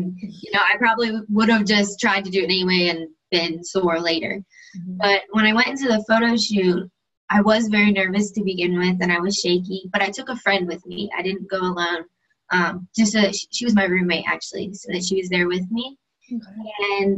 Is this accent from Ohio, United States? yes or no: no; Johnstown, Pennsylvania, United States; moved away as an adult; now in Boca Raton, United States; I think that was already established. I'm 19 years old, and originally I'm from Johnstown, Pennsylvania, which is a really small town, kind of about an hour and a half away from Pittsburgh.